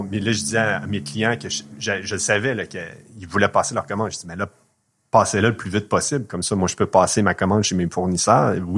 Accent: Rimouski, Quebec, Canada; Moi, je viens de Rimouski. C'est sûr que la grande ville, c'est impressionnant.

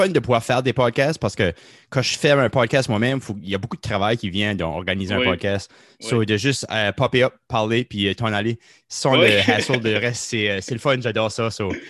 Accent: Saint-Antoine, New Brunswick, Canada; J'ai grandi à Saint-Antoine, qui est un petit village nord de Moncton, de peut-être 25 minutes de Moncton.

